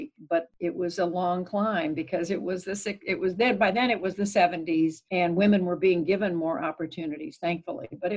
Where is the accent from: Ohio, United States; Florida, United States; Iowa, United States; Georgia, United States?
Georgia, United States; Augusta; also born or lived in Tulsa, Oklahoma / Germany / Missouri / New Jersey; I grew up as an Army brat. I was born in Tulsa, Oklahoma. Father in the military, in the Army. We lived in Germany. We lived back in the U.S. for a while in Missouri and New Jersey. Eventually moved to Augusta, Georgia, where I finished high school.